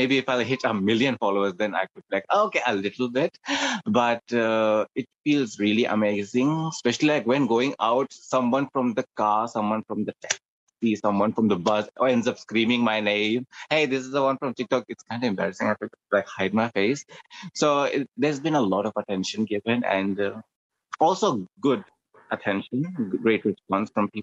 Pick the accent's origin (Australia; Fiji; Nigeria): Fiji; to the people who do not know me, I'm from Fiji Islands.